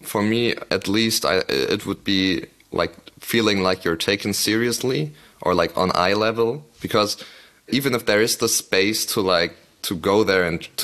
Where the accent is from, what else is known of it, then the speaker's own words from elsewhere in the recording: Berlin, Germany; English is a second language; Because I'm from Berlin